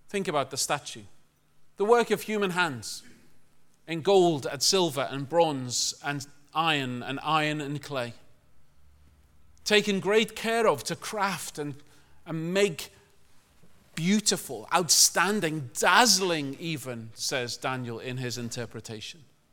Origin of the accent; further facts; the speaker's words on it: United Kingdom; born there; the nation that I was born in around Brexit